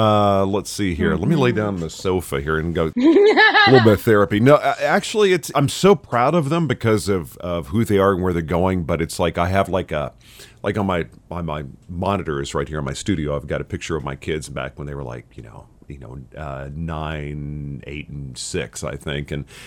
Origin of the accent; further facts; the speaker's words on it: Dallas, Texas, United States; also born or lived in Southern California; now in New Orleans, United States; Now, I'm originally from Dallas, lived in Southern California, but now in New Orleans.